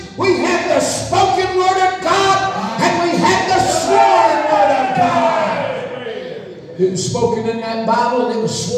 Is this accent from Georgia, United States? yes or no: yes; Georgia, United States; I'm a hillbilly from North Georgia.